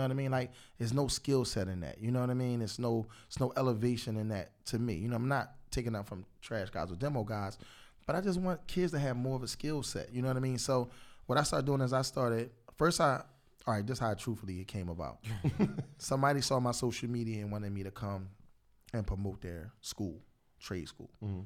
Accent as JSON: {"language": "English", "town": "Philadelphia", "region": "Pennsylvania", "country": "United States", "said": "I'm on the West Coast. I'm from North Philly."}